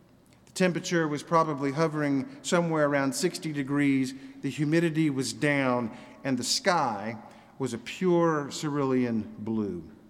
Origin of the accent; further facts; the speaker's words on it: Orlando, Florida, United States; I remember growing up in Orlando. That was BD, before Disney. We lived in Orange County, and it was called that because there were 60,000 acres of orange groves under cultivation in that one county alone.